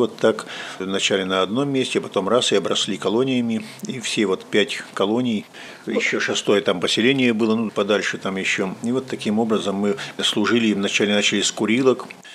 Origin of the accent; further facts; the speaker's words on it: Rudnichny, Kirov Oblast, Russia; В Рудничном родился и там пригодился, что называется. То есть священником служу у себя на родине.